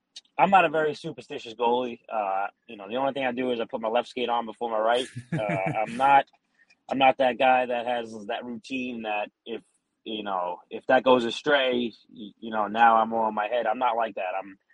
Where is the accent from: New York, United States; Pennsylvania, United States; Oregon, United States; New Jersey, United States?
New York, United States; Staten Island; we grew up in Staten Island.